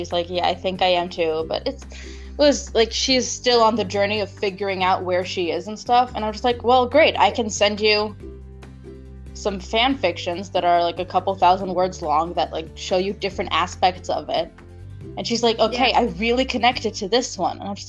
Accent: United States; moved away; I used to live in the United States. I am American, and my family moved here, I think, almost 7.5 years ago.

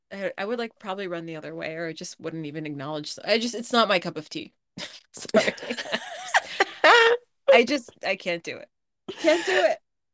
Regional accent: United States; we have it to a small degree as just consumers living in America, being American, it's never quite enough, right?

